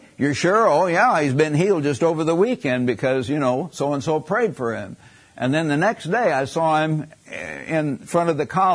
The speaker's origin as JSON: {"language": "English", "region": "Missouri", "country": "United States", "said": "by the way, I am from Missouri, the show me state"}